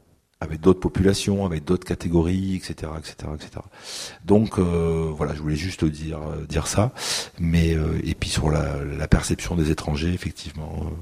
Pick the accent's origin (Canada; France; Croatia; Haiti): France; Perpignan, Occitanie; Moi, je viens de Perpignan et quand j'étais petit, il y avait à mon école